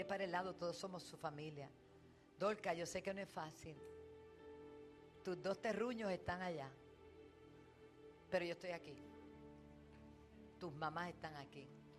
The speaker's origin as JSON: {"language": "Spanish", "country": "Puerto Rico", "said": "y envío la palabra sobre mi tierra, sobre Puerto Rico, sobre las naciones."}